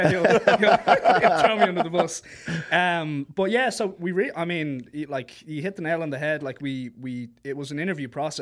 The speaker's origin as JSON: {"language": "English", "country": "Ireland", "said": "And I'm Irish, of course."}